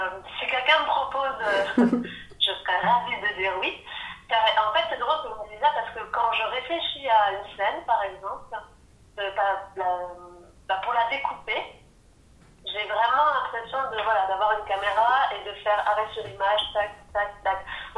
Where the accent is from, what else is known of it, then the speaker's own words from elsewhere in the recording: Paris, Île-de-France, France; now in Belgium; je viens de Paris, j'ai emménagé en Belgique